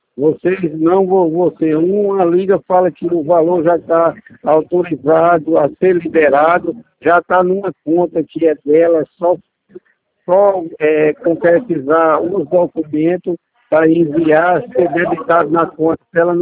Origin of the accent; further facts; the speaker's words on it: Leme, São Paulo, Brazil; eu sou daqui do interior de São Paulo, da cidade de Leme.